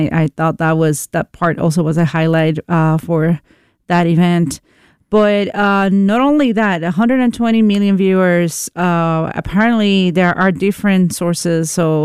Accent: Puerto Rico; B, we are from Puerto Rico, so we were both a little excited or very excited to see some of the culture there.

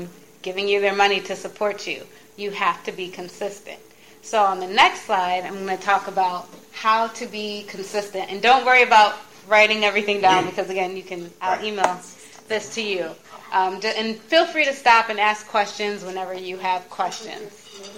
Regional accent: Ann Arbor, Michigan, United States; born there; moved away as an adult; also born or lived in New Orleans; now in Washington, D.C., United States; I'm based in the Washington, D.C. area right now. I was born in Ann Arbor, Michigan, but really don't like the winter, so my mom's from the South, so as soon as I graduated high school, literally 3 days after

